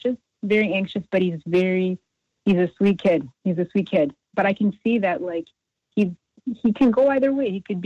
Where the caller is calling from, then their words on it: Canada; I'm calling from Canada.